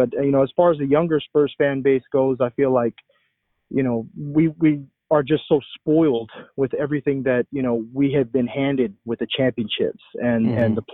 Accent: San Antonio, Texas, United States; San Antonio has been home my entire life, born and raised in San Antonio, Texas.

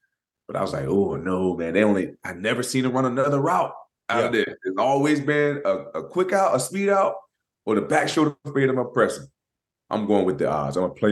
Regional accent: Florida, United States; And I always wanted to do that since I'm from Florida. You know, down there next to the ocean.

